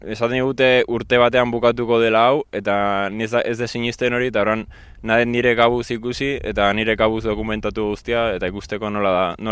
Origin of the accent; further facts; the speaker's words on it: San Sebastián, Basque Country, Spain; Bai, Donostiarra naiz, bai.